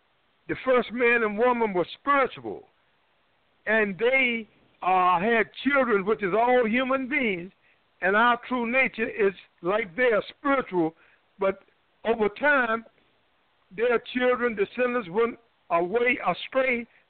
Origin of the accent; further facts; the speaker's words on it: Durham, North Carolina, United States; Even in my hometown, Durham, it was called Black Wall Street.